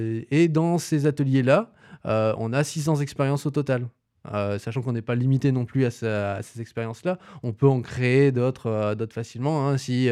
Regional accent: Hauts-de-France, France; moved away as an adult; Alors, moi, de base, on va dire vraiment de base, je suis un ch'ti. Voilà, je suis dans la région quand même depuis un bon moment, hein. J'ai vécu 20 ans dans le Nord-Pas-de-Calais et voilà, maintenant ça fait plus de 15 ans que je suis là

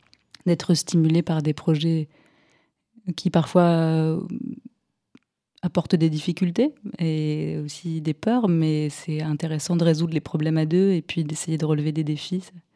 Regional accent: Cherbourg, Normandy, France; also born or lived in Lyon; Alors, on vient tous les deux de Normandie. On est nés tous les deux à Cherbourg. On s'est rencontrés dans la Drôme. Et puis, on a habité à Lyon et on est arrivés dans la Drôme il y a à peu près 2 ans.

